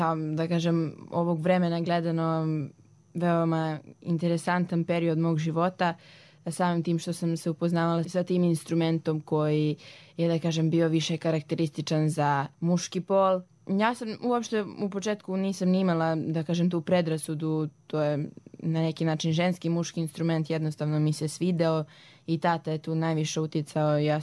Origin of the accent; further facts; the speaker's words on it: Kraljevo, Šumadija and Western Serbia, Serbia; imam 16 godina, dolazim iz Kraljeva